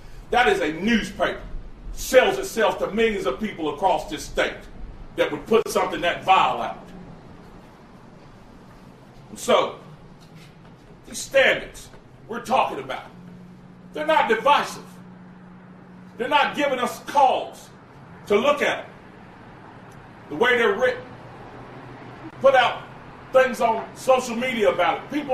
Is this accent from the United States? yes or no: yes; Greensboro, North Carolina, United States; celebrating February 1st down in my hometown of Greensboro